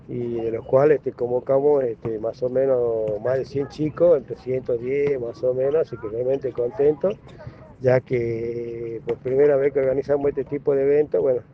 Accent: Jujuy, Argentina; Nosotros somos los únicos jujeños

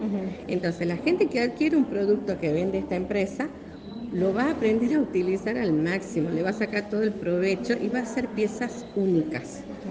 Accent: Perico, Jujuy, Argentina; yo soy de acá de Perico, soy nacida en Perico, he vivido, he intentado trabajar acá y no hay caso, no puedo hacer que quedarme a vivir acá porque me gusta, tengo amigos, familia, todo.

